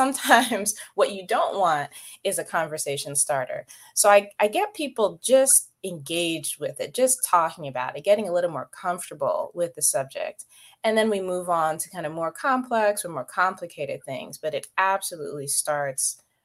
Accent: the South, United States; I grew up in the South too.

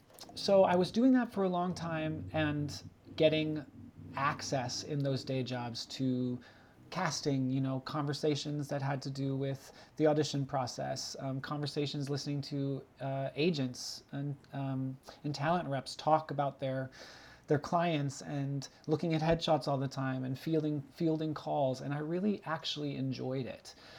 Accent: Chicago, Illinois, United States; I am a Chicago native. I grew up in Chicago.

